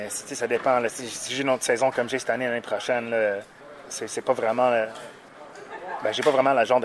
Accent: Canada; Puis en plus, je suis Canadien, fait, c'est vraiment le fun.

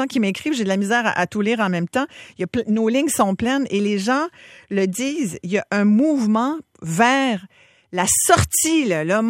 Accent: Montreal, Quebec, Canada; Moi, je suis Montréalaise de cœur, je t'avoue, là, puis j'ai grandi ici

